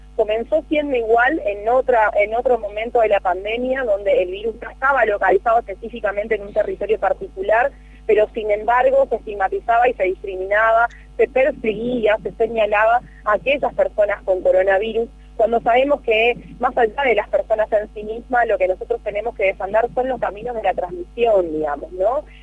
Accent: Chaco, Argentina; que tiene que ver con lo que somos, como nos definimos, como chaqueños, como argentinos

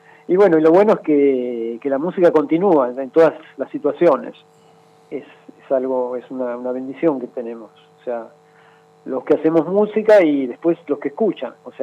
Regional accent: Buenos Aires, Argentina; A mí me gusta mucho Buenos Aires, yo soy muy porteño, siempre viví toda mi vida acá

